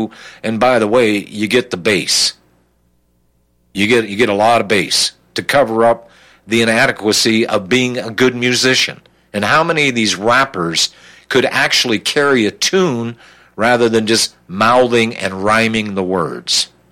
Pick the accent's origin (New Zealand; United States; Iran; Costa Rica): United States; Ohio; also born or lived in Michigan; I grew up in Ohio, but then I was up in Michigan